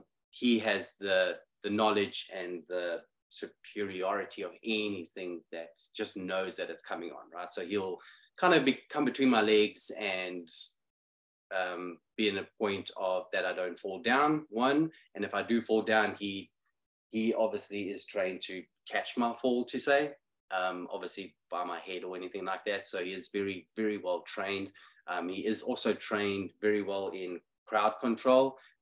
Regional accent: South Africa; now in United States; Obviously, I am from South Africa, so he has traveled the 18,000 miles with me on an airplane to be here.

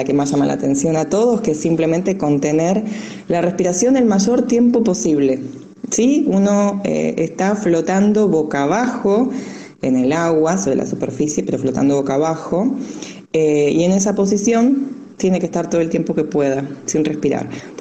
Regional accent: Río Colorado, Río Negro, Argentina; now in Bahía Blanca, Argentina; bueno, soy oriunda de Río Colorado, un pueblo de la provincia de Río Negro, y actualmente, hace unos años, vivo en Bahía Blanca, al sur de la provincia de Buenos Aires

